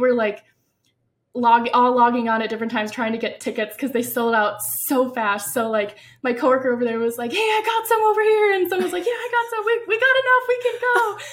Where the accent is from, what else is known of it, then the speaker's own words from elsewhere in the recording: Wisconsin, United States; well, I'm from Wisconsin and I currently live in Wisconsin with my husband and our little golden retriever, Rose.